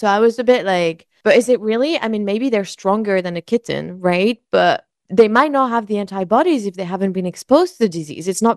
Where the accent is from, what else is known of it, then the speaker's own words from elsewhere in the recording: France; So I am from France and my parents live in the countryside